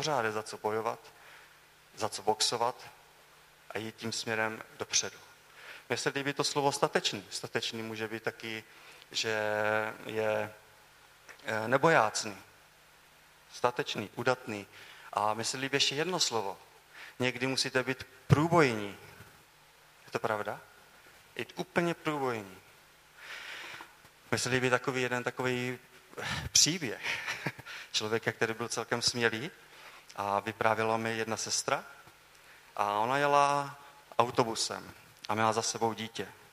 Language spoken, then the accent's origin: Czech; Dřevohostice, Olomouc Region, Czechia; Já pocházím z Dřevolostic, jsem takový balík z vesnice.